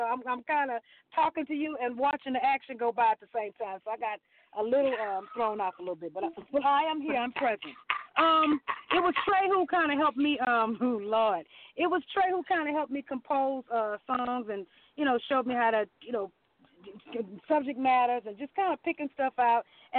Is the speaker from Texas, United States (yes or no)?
yes; Texas, United States; I told him I was from Texas